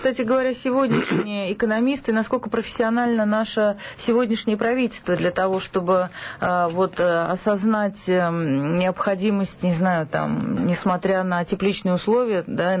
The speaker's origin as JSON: {"language": "Russian", "region": "Saint Petersburg", "country": "Russia", "tie": "born or raised there", "said": "я, например, выросла в Петербурге и в очень средней, такой среднестатистической семье."}